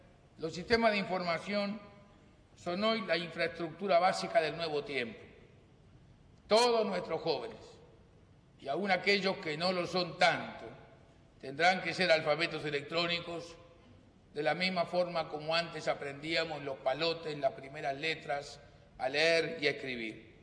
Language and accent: Spanish; Uruguay; Nuestro objetivo en el Mercosur como uruguayos es ampliarlo, es consolidarlo.